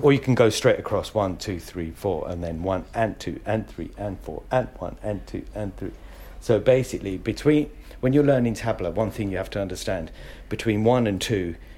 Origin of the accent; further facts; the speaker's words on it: Kenya; Mum was from Mombasa. My dad was from Nairobi. And... yeah, my whole family, we're all Kenyan.